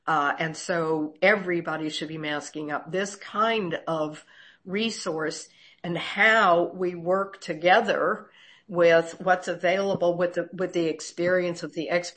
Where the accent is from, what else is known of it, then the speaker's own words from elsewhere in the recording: Pacific Palisades, California, United States; I'm from Pacific Palisades. My hometown is gone.